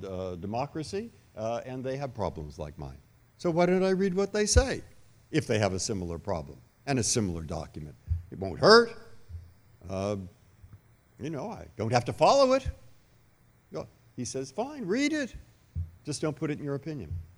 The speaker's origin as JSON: {"language": "English", "town": "San Francisco", "region": "California", "country": "United States", "tie": "born or raised there", "said": "I grew up in San Francisco."}